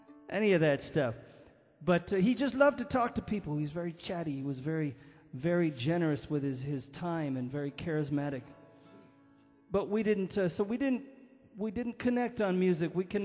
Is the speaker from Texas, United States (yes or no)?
no; Pleasanton, California, United States; And being that I grew up in Pleasanton, California, I didn't see too many banjos live in person.